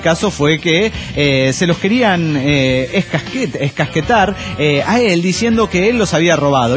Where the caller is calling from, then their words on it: Mexico City, Mexico; del DF mexicano.